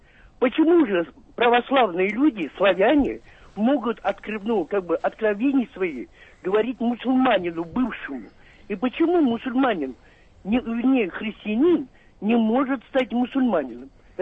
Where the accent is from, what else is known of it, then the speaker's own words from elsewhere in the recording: Azerbaijan; now in Saint Petersburg, Russia; Понимаете, я азербайджанец, да?